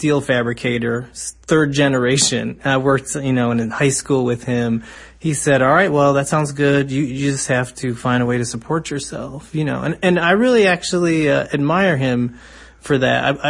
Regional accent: Chicago, Illinois, United States; nobody in my neighborhood, I grew up on the South Side in Chicago, nobody really read books.

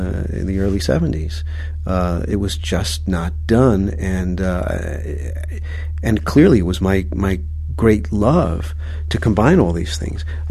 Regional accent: Brooklyn, New York, United States; a kid growing up in Brooklyn without a lot to do.

